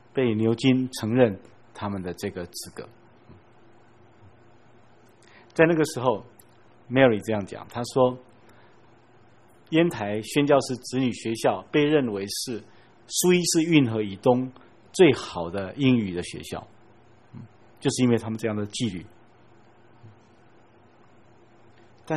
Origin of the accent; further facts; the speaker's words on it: Taiwan; 可能我们台湾也是这样